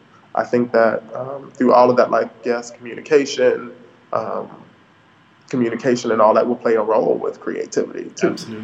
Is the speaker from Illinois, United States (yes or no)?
yes; Chicago, Illinois, United States; I wanted to come not only back to my hometown, because I think that learning happens inside and outside of the classroom. And I think that Chicago is an incredible case study for many different world cities